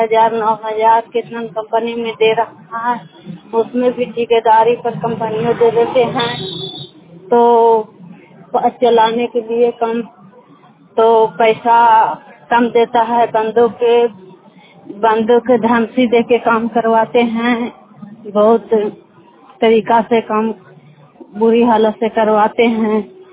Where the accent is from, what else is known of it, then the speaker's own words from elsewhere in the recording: Bihar, India; मैं बिहार के रहने वाला हूँ, बांस गांव में रहते हैं।